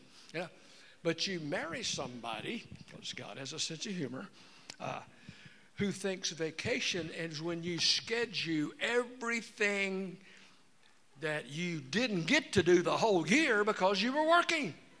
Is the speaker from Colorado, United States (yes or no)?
no; Alabama, United States; I love country music. I mean, I'm from Alabama.